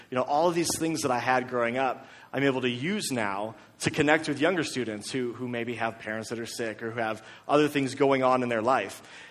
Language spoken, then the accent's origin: English; Ohio, United States; But I grew up in Ohio, and in Ohio, we don't get sunny days like this all the time.